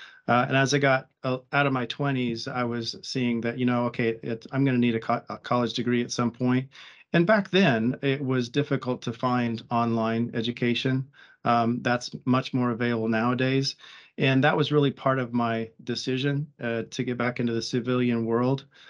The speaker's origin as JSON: {"language": "English", "region": "Kansas", "country": "United States", "said": "Yeah, I was from Northwest Kansas originally. And so University of Nebraska was fairly close to home, but not too close"}